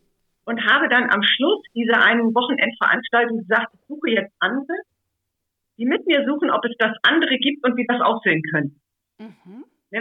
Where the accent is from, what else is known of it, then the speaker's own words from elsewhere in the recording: Mecklenburg-Vorpommern, Germany; Ich bin geboren und aufgewachsen in einer Kleinstadt in Mecklenburg. Also ich sage immer, ich bin Ossi und das ganz echt.